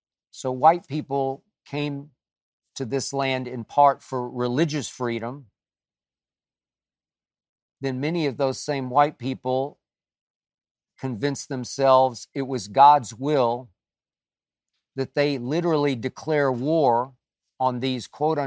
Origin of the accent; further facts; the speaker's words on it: Oklahoma, United States; The plight of the red man in this country has always torn me apart because I grew up in Oklahoma, which means red man.